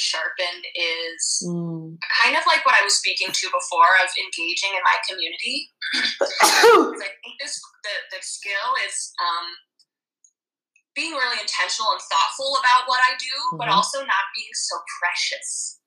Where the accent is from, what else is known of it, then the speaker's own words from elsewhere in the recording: Denver, Colorado, United States; I grew up in Denver, and I don't know if much of you know much about Denver's.